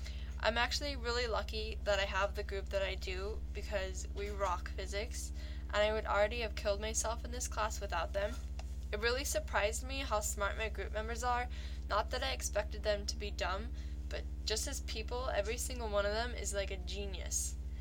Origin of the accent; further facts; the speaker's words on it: San Diego, California, United States; I was born and raised in San Diego, and I went to Claremont High School.